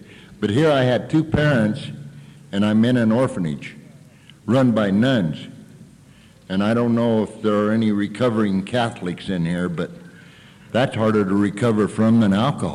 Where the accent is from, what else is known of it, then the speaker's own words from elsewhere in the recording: Pueblo, Colorado, United States; My story, I was born over in Colorado, and when I was just a little teeny kid, 3 or 4, we moved to Pueblo, Colorado. It's a pretty good-sized town